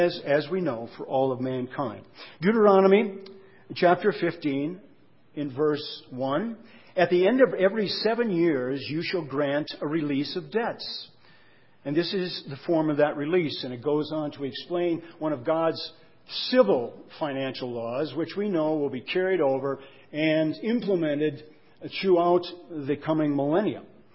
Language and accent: English; Litchfield, Minnesota, United States; also born or lived in Texas; I was from Litchfield, Minnesota, a town of 6,000 people, half the size of Steamboat. Didn't get out much until I moved away to Ambassador College in Texas.